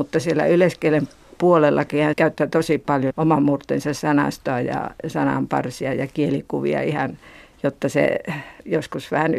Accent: Kainuu, Finland; accent: Kainuu dialect; Kainuun murteen, joka taas on minun oma murteeni

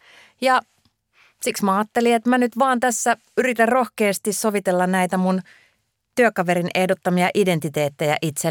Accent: Imatra, South Karelia, Finland; moved away; Mun juuret on itärajalla. Mä oon syntynyt Pohjois-Karjalassa ja asunut koko lapsuuden siellä ihan pienessä Honkavaaran kylässä. Ja sitten me muutettiin Imatralle, kun mä olin 9-vuotias. Imatra on ihan Venäjän rajalla. Ja siellä mä asuin niin kuin lukion loppuun saakka.

